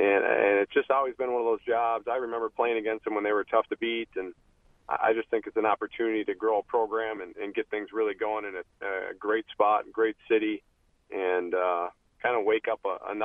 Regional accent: North Branch, Minnesota, United States; And I'm from the Twin Cities area. I grew up in North Branch, Minnesota.

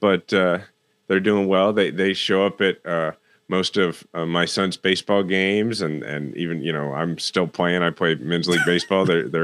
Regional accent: Shawnee, Kansas, United States; Like in my neighborhood, I was born in Overland Park, grew up in Shawnee.

